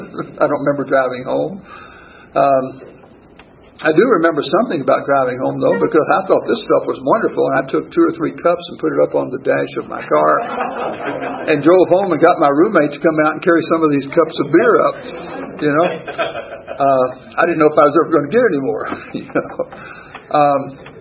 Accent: Kentucky, United States; I grew up in Kentucky, and I was down at Western Kentucky, and I was studying chemistry and math

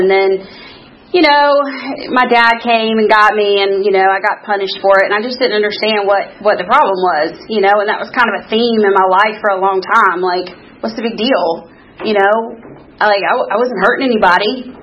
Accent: Atlanta, Georgia, United States; So I was born in Atlanta, Georgia, at Emory University Hospital, one of the last babies born there, and to a mom and a dad, and we lived in Candler Park

